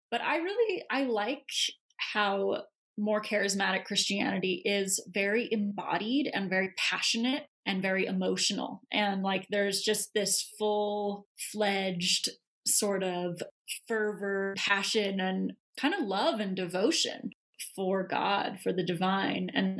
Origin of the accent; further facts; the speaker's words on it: California, United States; I'm from California, so, you know, there's that.